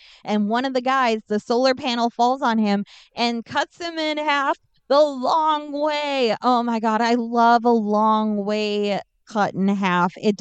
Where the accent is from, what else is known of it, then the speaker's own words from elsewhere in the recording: Minnesota, United States; also born or lived in Fargo, United States; I mean, I'm a Minnesota girl, but I lived in Fargo for quite a bit of time. But I was raised in Minnesota. I now live in Minnesota again.